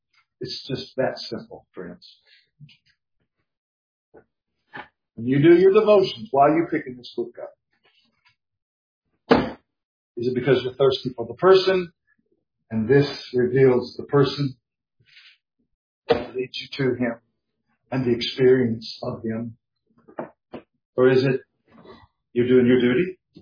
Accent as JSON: {"language": "English", "region": "the Ozarks", "country": "United States", "tie": "born or raised there", "said": "I grew up in the Ozarks, forgive me. But there we would say he was a spitting image of his Father."}